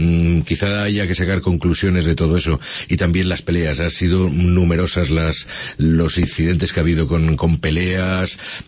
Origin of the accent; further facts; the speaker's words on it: Alicante, Valencian Community, Spain; los alicantinos nos merecemos